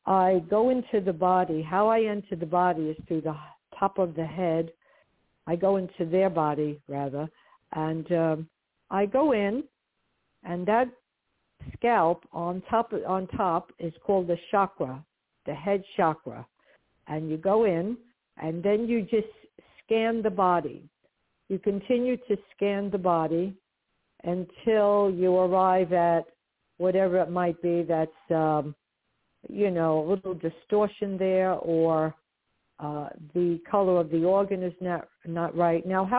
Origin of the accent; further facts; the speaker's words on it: Brooklyn, New York, United States; born there; Yes, I was born in Brooklyn, New York, and I still live in Brooklyn, a different part of Brooklyn from where I was born, but I live in Brooklyn still. Brighton Beach, on the beach.